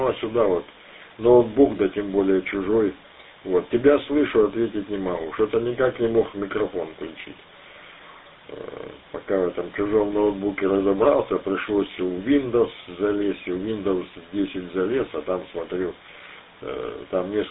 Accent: Rostov-on-Don, Rostov Oblast, Russia; в ЦГБ я родился. Вот. Так что я ростовчанин, там родился, там учился, крестился в главном соборе в ростовском и женился даже там. Так что у меня там много связано, я Ростов знаю хорошо.

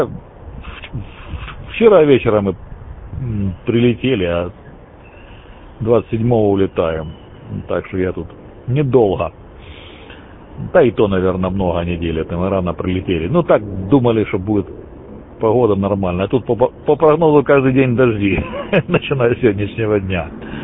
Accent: Georgiyevsk, Stavropol Krai, Russia; Вот, я сам из Георгиевска, как вы поняли.

